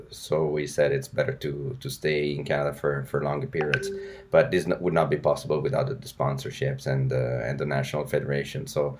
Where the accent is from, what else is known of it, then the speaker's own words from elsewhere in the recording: Italy; now in Switzerland; Even though I spent most of my life in Italy, I'm now back in Switzerland, but in the Italian part now, close to the Italian border.